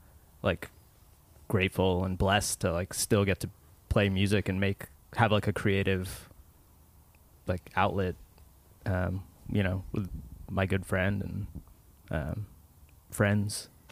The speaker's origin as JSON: {"language": "English", "region": "Hawaii", "country": "United States", "tie": "born or raised there", "said": "Yeah, I mean, I guess we're obviously born and raised in Hawaii, but I think with it, both our cases, like our folks were like not from there originally either."}